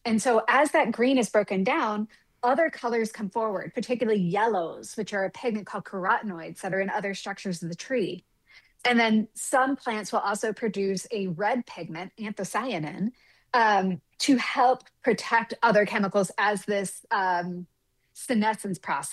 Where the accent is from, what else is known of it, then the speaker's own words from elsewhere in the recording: Appalachia, United States; So I grew up in the Appalachians. My county was almost all forested, much of which was national forest.